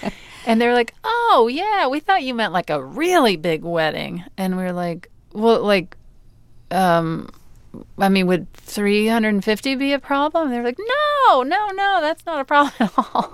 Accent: Mississippi, United States; born or raised there

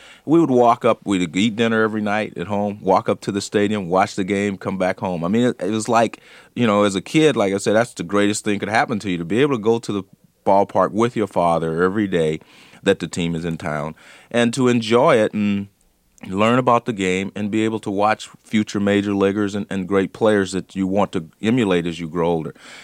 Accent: California, United States; well, I grew up in California.

